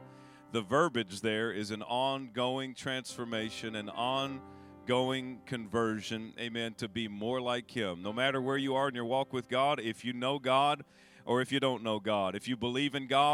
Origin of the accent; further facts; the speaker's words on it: Texas, United States; now in Arizona, United States; I'm from Texas, as you can probably tell. And my wife makes fun of me for my accent.